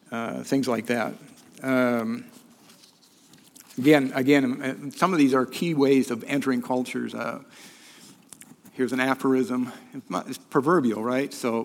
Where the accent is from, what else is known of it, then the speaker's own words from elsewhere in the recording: United States; I realized at that moment how deeply enculturated I am as an American.